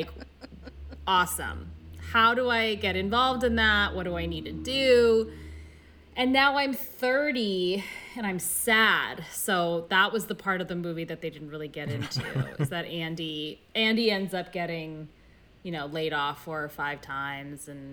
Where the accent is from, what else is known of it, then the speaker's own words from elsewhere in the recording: Alberta, Canada; And I grew up in Alberta, so I really feel like I went from one to another.